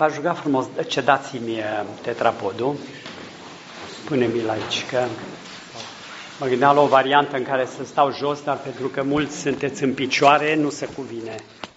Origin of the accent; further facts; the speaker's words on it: Brașov County, Romania; born there; către satul meu natal, către parohia de unde m-am născut, undeva un sat minuscul din țara Făgărașului